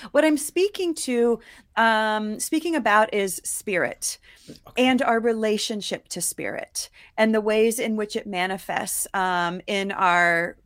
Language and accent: English; Ohio, United States; also born or lived in New York; now in Colorado, United States; I grew up in Ohio, and then I moved to New York.